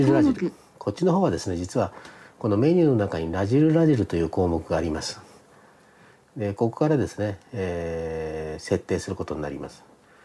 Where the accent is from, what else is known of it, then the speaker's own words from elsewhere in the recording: Okazaki, Aichi, Japan; まあ、私の田舎 の愛知県岡崎市の